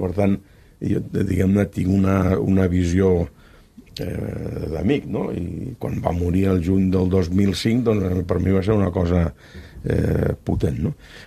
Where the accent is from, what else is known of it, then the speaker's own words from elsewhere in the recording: La Granja d'Escarp, Catalonia, Spain; perquè quan jo sóc de la Granja d'Escarp, a 7 quilòmetres de Mequinensa, per tant, érem veïns de riu